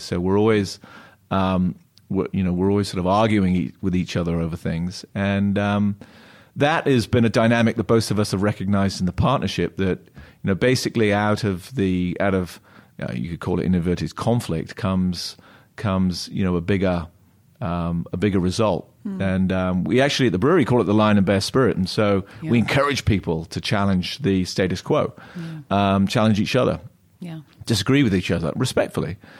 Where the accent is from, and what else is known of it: England, United Kingdom